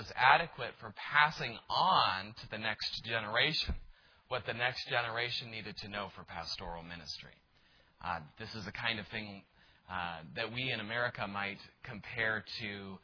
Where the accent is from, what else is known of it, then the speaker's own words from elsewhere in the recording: El Paso, Texas, United States; I came originally from El Paso, Texas.